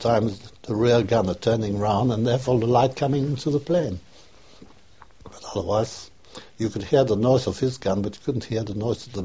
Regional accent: France; accent: neutral French; My accent was entirely neutral, because nobody ever could find out in France from what part of France I came from. And I still have the same accent.

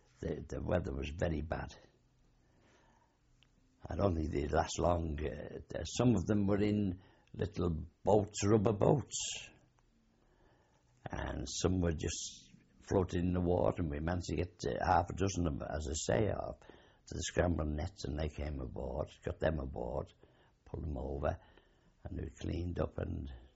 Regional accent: England, United Kingdom; We said, well, we're English, Angleterre, and...

